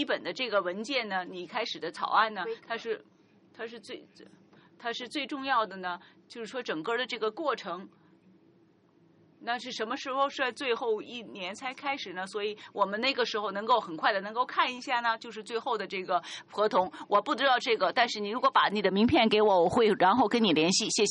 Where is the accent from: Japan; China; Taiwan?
Japan; 我是从日本来的